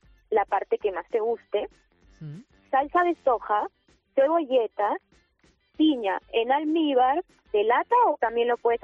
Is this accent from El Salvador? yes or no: no; Lima, Peru; now in Madrid, Spain; Bueno, yo soy de Perú, yo nací en Lima, Perú, y actualmente vivo en Madrid.